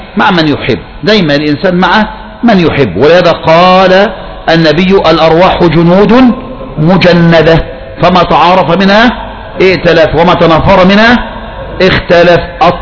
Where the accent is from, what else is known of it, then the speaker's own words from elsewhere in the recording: Egypt; فأقول أنا مصري وأنت مصري